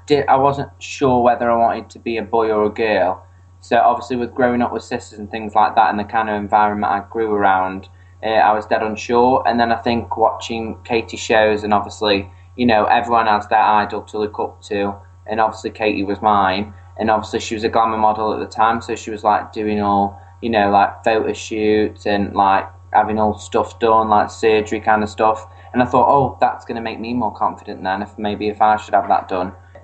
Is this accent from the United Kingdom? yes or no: yes; England, United Kingdom; I'm from England, UK.